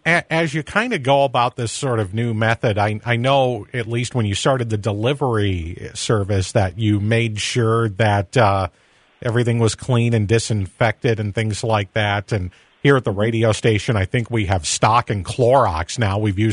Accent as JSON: {"language": "English", "town": "Kewaunee", "region": "Wisconsin", "country": "United States", "tie": "born or raised there", "said": "my hometown of Kewaunee, the library there has opened back up"}